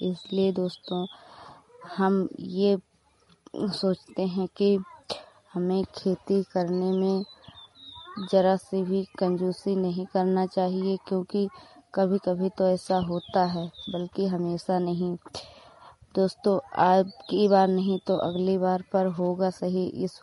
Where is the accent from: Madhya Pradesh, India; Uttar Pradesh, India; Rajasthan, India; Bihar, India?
Uttar Pradesh, India; Hariharpur; मैं हरिहरपुर गांव जिला श्रावस्ती की रहने वाली हूँ।